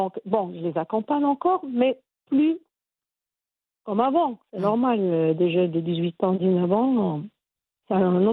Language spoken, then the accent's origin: French; Morocco; moved away as an adult; Même si que je suis née ici au Maroc, hein